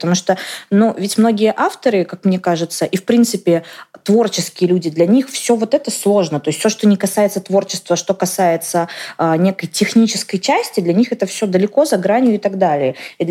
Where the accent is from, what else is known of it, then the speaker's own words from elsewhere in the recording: Saint Petersburg, Russia; Я сама из Санкт-Петербурга.